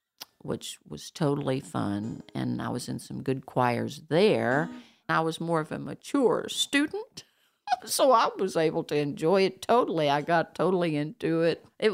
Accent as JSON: {"language": "English", "town": "Asheville", "region": "North Carolina", "country": "United States", "said": "I'm from Asheville, North Carolina, the land of the sky."}